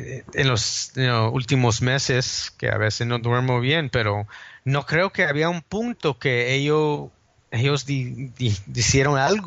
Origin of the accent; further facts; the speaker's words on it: New York, United States; Yo no soy demonio, pero yo soy de Nueva York